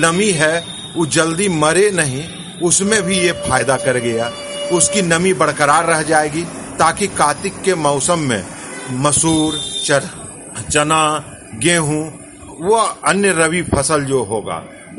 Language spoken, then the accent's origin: Hindi; Bihar, India; मैं 81 टोला ग्राम का निवासी हूं, प्रखंड बरियारपुर जिला मुंगेर।